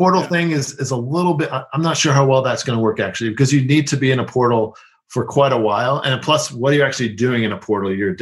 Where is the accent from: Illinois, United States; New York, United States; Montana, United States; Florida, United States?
New York, United States; New York City; I grew up in New York City, and my mom sent me an article from the Daily News or the Post or something.